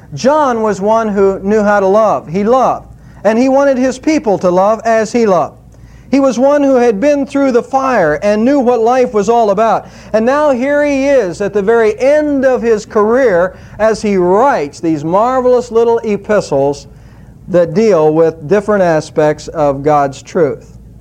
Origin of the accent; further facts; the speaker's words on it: Savannah, Ohio, United States; Every time when I go back to my hometown in Savannah, Ohio, I enjoy going to the cemetery